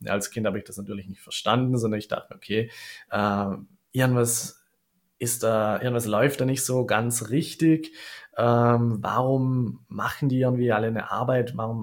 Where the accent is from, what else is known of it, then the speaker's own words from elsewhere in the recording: Austria; Und als Österreicher ist es halt auch so eine Einstellung, die ich bei vielen sehe im Beruf